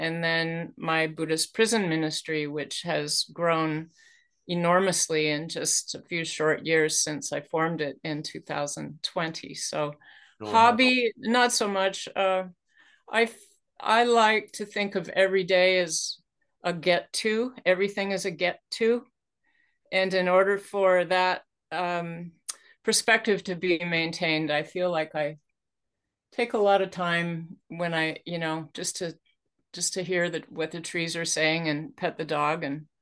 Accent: Edmonds, Washington, United States; also born or lived in Seattle; I grew up here in the Northwest. I was born in Seattle, grew up in Edmonds, Washington, which is about 15 miles north of Seattle.

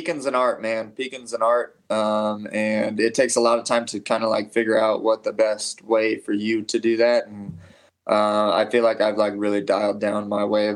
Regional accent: Aurora, Colorado, United States; I'm from Aurora, Colorado, which is, it's Colorado, so it's not like, you know, like a rough area.

